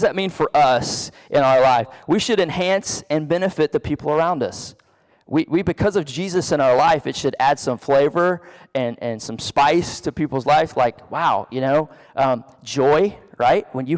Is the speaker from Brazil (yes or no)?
no; Texas, United States; also born or lived in France; I grew up in Southeast Texas, real close to Louisiana, and so I love some Cajun food and spices